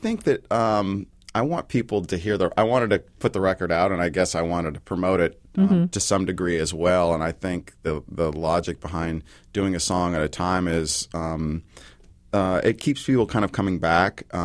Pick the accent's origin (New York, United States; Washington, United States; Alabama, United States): Washington, United States; Seattle; the circumstance of growing up in Seattle and just being around an artistic scene